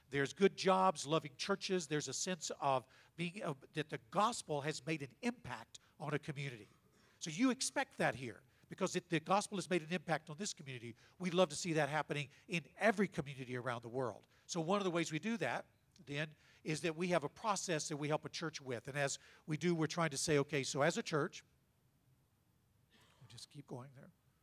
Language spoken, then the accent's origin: English; Shreveport, Louisiana, United States; now in Fresno, United States; I'm from the Shreveport, Louisiana area, but now we live.